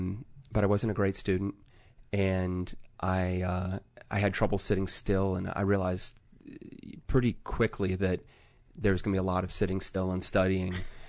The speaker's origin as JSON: {"language": "English", "town": "Roanoke", "region": "Virginia", "country": "United States", "tie": "born or raised there", "also_born_or_lived": "Charlottesville, United States", "said": "I'm from Roanoke. I was born in Charlottesville. My dad did his residency in Charlottesville, lived there till I was five, and spent the rest of my time in Roanoke until I went to college."}